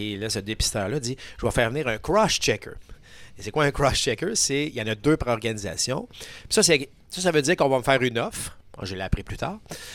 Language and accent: French; Sainte-Foy, Quebec, Canada; Et à un moment donné, je reçois une enveloppe chez nous, à Sainte-Foy